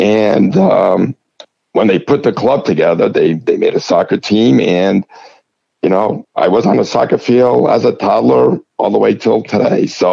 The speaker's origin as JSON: {"language": "English", "region": "New England", "country": "United States", "tie": "born or raised there", "said": "when I was growing up in the New England area"}